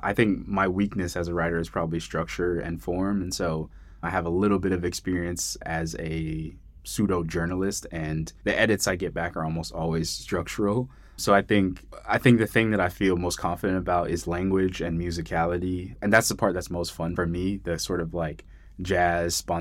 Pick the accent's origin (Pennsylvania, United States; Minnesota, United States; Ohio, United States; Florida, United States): Florida, United States; Miami; I mean, I grew up in Miami. I feel like sometimes products are regional, so maybe me and the other degenerates in Florida, we've got the chew products.